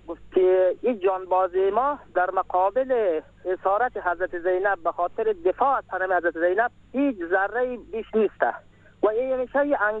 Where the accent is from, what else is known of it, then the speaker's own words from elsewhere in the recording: Waras, Bamyan, Afghanistan; ما از بامیان هستیم، از ولسوالی ورس هستیم.